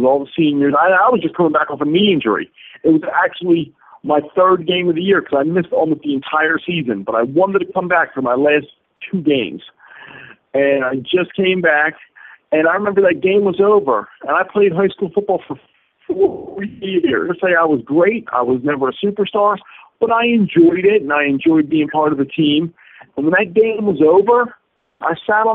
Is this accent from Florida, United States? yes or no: no; Boston, Massachusetts, United States; and I'm actually from Boston